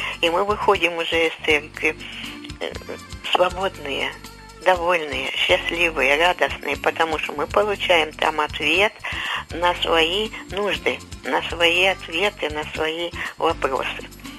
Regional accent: Kharkiv, Kharkiv Oblast, Ukraine; Я из Харькова.

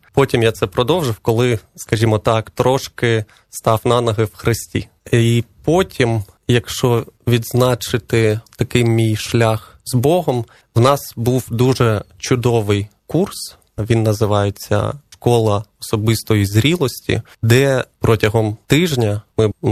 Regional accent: Luhansk, Luhansk Oblast, Ukraine; born there; Народився я в Луганську, в Україні.

